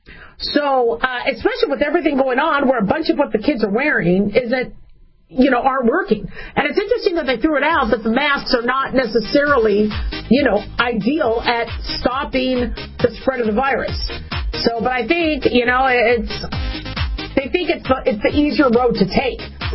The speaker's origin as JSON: {"language": "English", "region": "Arizona", "country": "United States", "tie": "born or raised there", "also_born_or_lived": "Las Vegas, United States", "said": "growing up in Arizona and Vegas, you know, you get allergic to a lot of oleanders and mulberry trees and olive trees and whatever, and desert plants."}